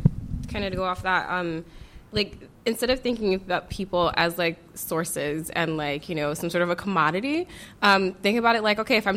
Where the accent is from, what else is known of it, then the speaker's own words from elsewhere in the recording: Flint, Michigan, United States; So I'm from Flint. And I mentioned this in a panel yesterday. And so when people hear that I'm from Flint, usually their faces kind of drop a little bit and their voice gets very saccharine. And I don't even live in the city anymore.